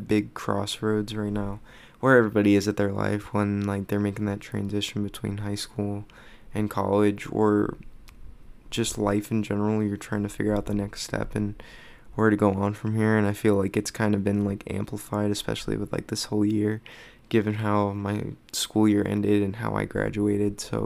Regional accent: Arizona, United States; I was born and raised here in Arizona, so this is pretty much all I know.

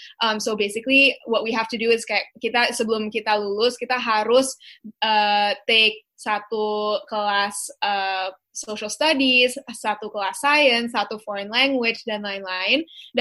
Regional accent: Singapore; moved away as an adult; now in Jakarta, Indonesia; aku gedenya di Singapura kan, jadi aku sebenarnya nggak begitu tahu tentang tech space di Indonesia. Jadi abis aku lulus kuliah, aku pindah balik ke Jakarta, itu pertama kali aku tinggal di sini gitu.

